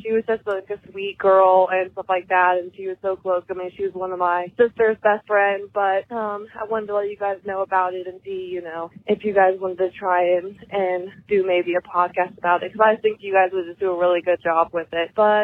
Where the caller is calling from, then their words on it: Martinsburg, West Virginia, United States; I'm coming from Martinsburg, West Virginia.